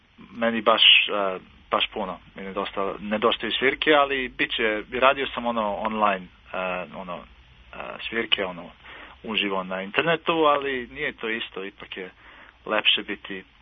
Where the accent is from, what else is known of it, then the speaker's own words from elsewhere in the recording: Serbia; now in United Kingdom; pa, kao i kod nas u Srbiji, ljudi ne izlaze često, nema izlaska.